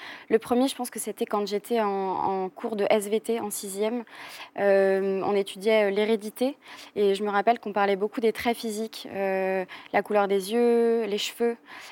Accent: Paris, Île-de-France, France; On a grandi un peu à Paris, un peu à la campagne.

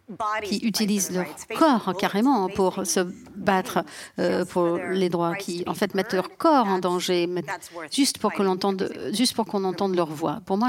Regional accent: Texas, United States; Et je viens du Texas et ça ne veut pas dire que je ne comprends pas ce qui se passe en Italie

